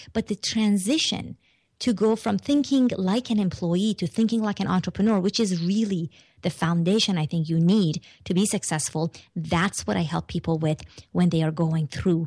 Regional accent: Iran; I'm from Iran and the Middle East

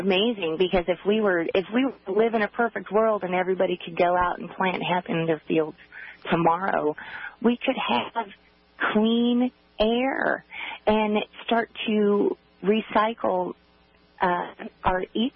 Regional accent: Garden City, Kansas, United States; Well, I grew up in Garden City, Kansas, and I was diagnosed with Crohn's disease in 2002.

